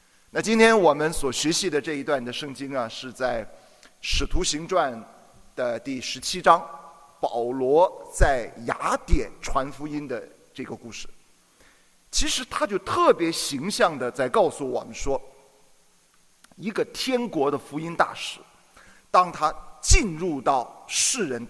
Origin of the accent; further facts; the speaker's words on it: Yantai, Shandong, China; 这个地理位置很像我的家乡山东烟台